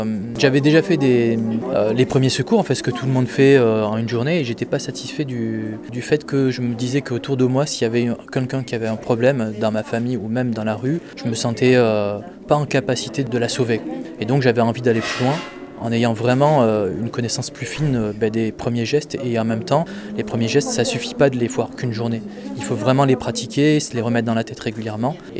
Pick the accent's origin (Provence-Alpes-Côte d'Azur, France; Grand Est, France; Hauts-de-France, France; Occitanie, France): Provence-Alpes-Côte d'Azur, France; Gap; Oui, je viens de Gap.